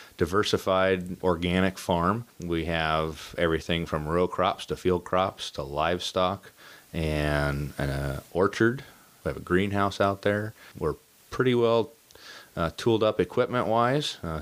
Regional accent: Trinity County, United States; So I didn't grow up on a farm or a ranch. Born and raised in Trinity County and was interested in agriculture from a very young age.

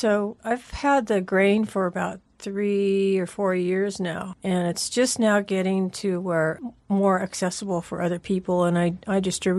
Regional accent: Chico, California, United States; Well, as a teen, I was from Chico, and I took macrobiotic cooking classes, and that's what really started me off.

